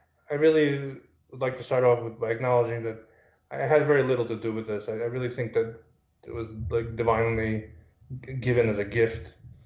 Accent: Brooklyn, New York, United States; also born or lived in Kyiv, Ukraine; I was born in Ukraine, in Kyiv, in 1973, and then my family emigrated to Brooklyn, New York, in 1978. I was 4 years old. And a Brooklyn boy, you know, raised, went to public school, junior high school, Midwood High School.

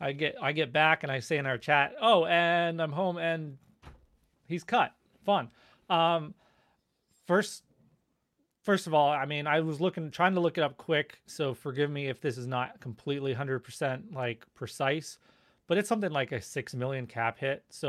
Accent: Maine, United States; I grew up in Maine

